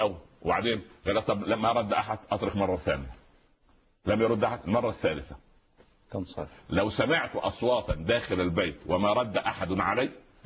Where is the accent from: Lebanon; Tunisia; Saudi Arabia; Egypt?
Egypt; في المثل العامي عندنا في مصر يقول